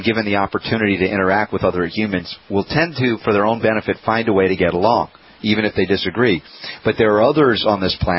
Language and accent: English; the South, United States; I'm a Southerner transplanted.